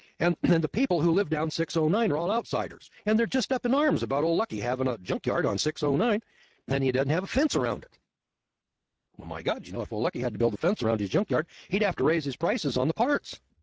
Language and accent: English; the West, United States; You know, I'm from the West, not in the Rockies, and then in California, the mountains run north and south.